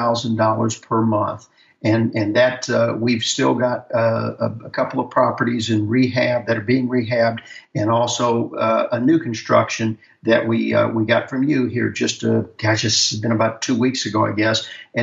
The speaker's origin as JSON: {"language": "English", "region": "Louisiana", "country": "United States", "said": "and I'm from Louisiana, and we used to call that lagniappe, just a little bit extra, a little bit more."}